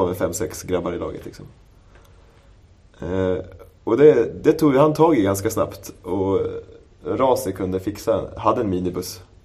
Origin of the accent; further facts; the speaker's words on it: Falun, Dalarna County, Sweden; Då måste jag berätta hur vi gör det hemma i Falun.